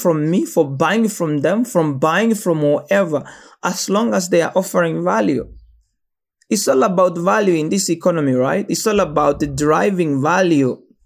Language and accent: English; Namibia; just because I'm from Mwangwena, or just because I'm from Ukwaludhi, or because I'm Mbalano, or because I'm a Nama. When do I grow? When do I get better as a Namibian?